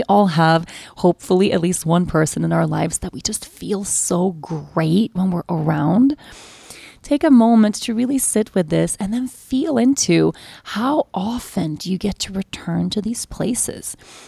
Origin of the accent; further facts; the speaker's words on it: Sweden; moved away; this was where I moved to the first year I ever left Sweden. I left my home country.